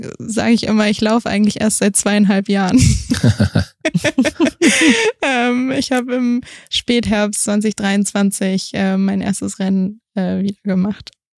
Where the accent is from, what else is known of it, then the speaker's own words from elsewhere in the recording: Mainz, Rhineland-Palatinate, Germany; Ich bin 29 Jahre alt. Ich komme ursprünglich aus Mainz.